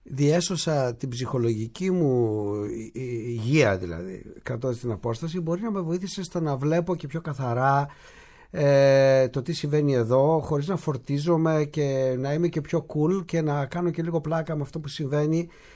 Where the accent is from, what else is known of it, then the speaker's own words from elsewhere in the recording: Veria, Central Macedonia, Greece; Είμαι από τη Βέρεια εγώ και βρέθηκα εκεί.